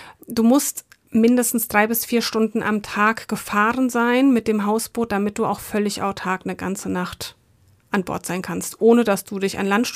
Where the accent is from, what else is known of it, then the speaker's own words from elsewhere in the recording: Frankfurt, Germany; Also so, ich komme ja auch hier aus Frankfurt